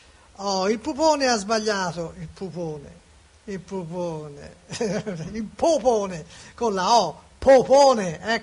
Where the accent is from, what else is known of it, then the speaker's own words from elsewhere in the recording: Greece; Anch'io provengo dalla Grecia